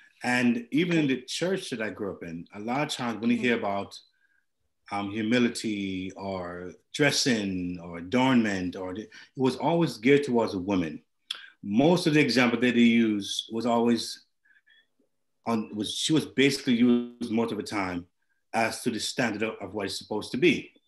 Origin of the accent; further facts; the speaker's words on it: Jamaica; born there; you know, I was born in Jamaica, and I've heard enough